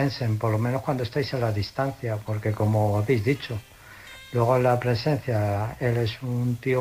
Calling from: Illescas, Castilla-La Mancha, Spain; de Illescas.

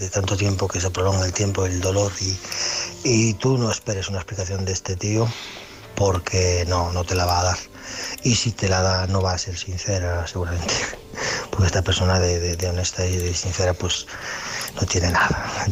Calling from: Galicia, Spain; de Galicia.

